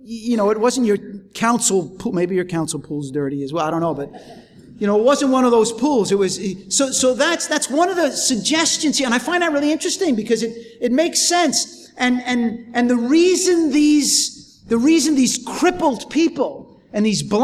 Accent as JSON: {"language": "English", "country": "United States", "said": "I'm still American, so you still have to put up with that, all right?"}